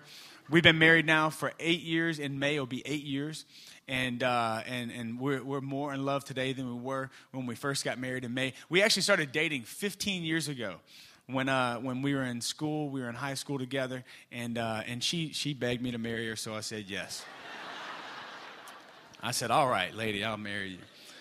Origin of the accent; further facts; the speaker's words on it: Louisiana, United States; I'm from the South, man. We wear shorts and stuff in the middle of the winter. It doesn't get that cold in Louisiana